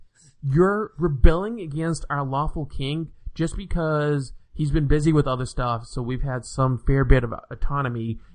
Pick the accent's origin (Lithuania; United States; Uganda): United States; being someone who lives here where I do, and of course being an American like you